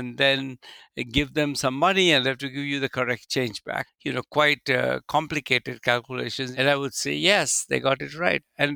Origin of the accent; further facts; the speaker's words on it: India; I grew up in India.